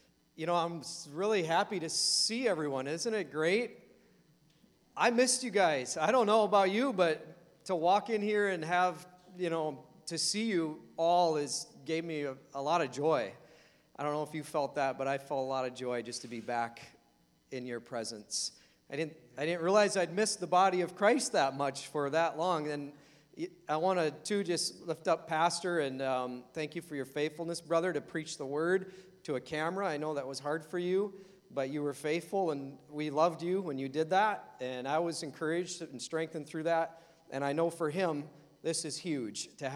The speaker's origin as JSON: {"language": "English", "town": "Dora Lake", "region": "Minnesota", "country": "United States", "tie": "born or raised there", "said": "I was raised in Dora Lake, which is east of Black Duck. And I was raised on a little resort in northern Minnesota."}